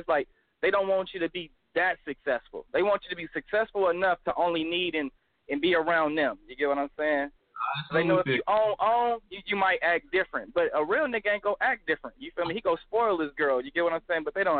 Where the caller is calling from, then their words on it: California, United States; Oh, man, I'm from the Bay Area, man. You know, it's Polo out here, man.